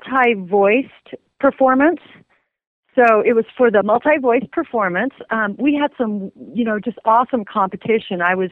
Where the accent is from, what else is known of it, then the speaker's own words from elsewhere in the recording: Boulder, Colorado, United States; Yes, or Boulder, Colorado